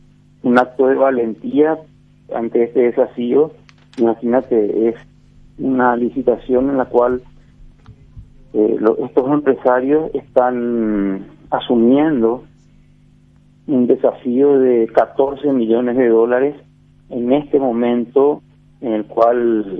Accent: Paraguay; no solo como empresarios, sino como paraguayos

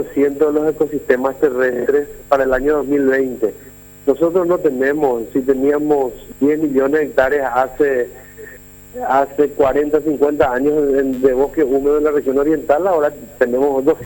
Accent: Paraguay; como paraguayo

